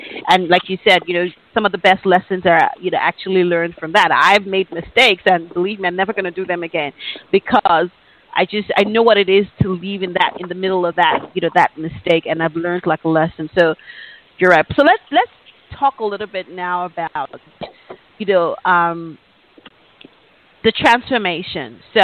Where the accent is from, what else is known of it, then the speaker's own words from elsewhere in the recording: Harare, Zimbabwe; So let's talk a little bit about growing up in Harare, right?